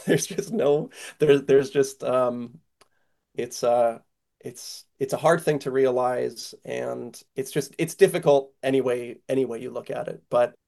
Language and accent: English; California, United States; we had a memorial for him back in my close to my hometown in the San Francisco Bay Area